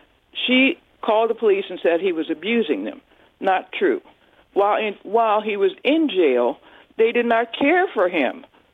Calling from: Silver Spring, Maryland, United States; I'm calling from Silver Spring, Maryland.

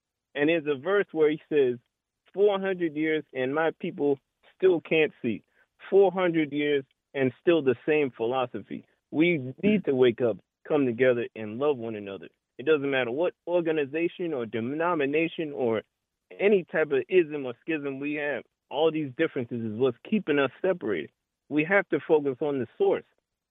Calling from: Baltimore, Maryland, United States; I'm calling from Baltimore, Maryland.

